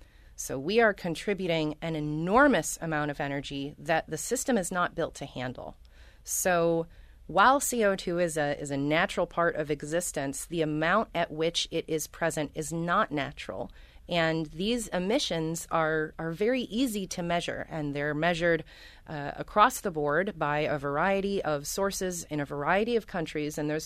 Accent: Rochester, New York, United States; I mean, I'm from Rochester. My entire family worked at Kodak.

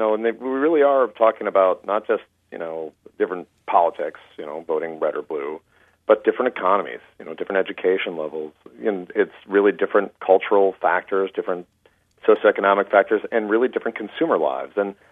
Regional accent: Michigan, United States; So I grew up in Michigan. Michigan is a blue state, according to those red and blue maps, for quite a long time now.

